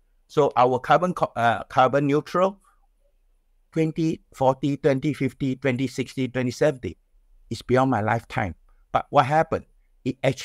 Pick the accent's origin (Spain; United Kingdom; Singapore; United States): Singapore; I'm not just because I'm a Singaporean, I'm saying